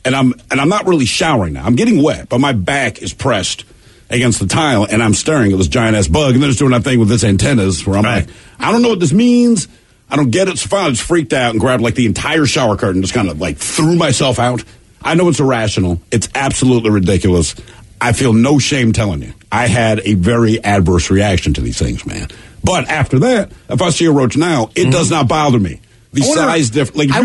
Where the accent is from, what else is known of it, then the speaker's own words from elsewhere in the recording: Baltimore, Maryland, United States; We came from Baltimore City.